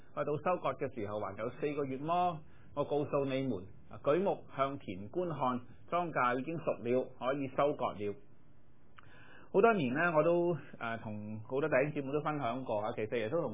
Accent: China; 我哋中國人

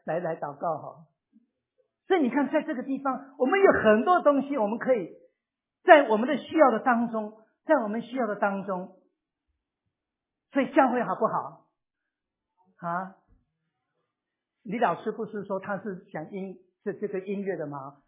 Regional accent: China; 你知道我们中国人总是要自己做老板嘛哈

